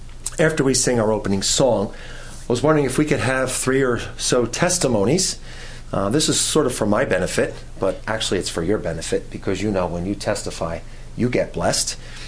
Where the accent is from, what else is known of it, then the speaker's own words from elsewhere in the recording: Keansburg, New Jersey, United States; By the way … from Keensburg in New Jersey.